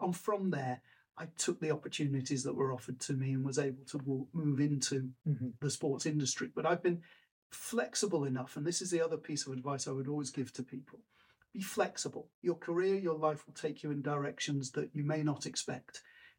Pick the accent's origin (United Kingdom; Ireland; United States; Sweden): United Kingdom; Manchester, North West England; I supported Leeds United, even though I grew up in Manchester.